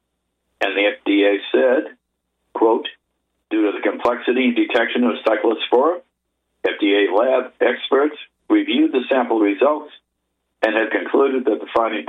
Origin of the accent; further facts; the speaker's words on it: Maryland, United States; They include my home state of Maryland and a number of others.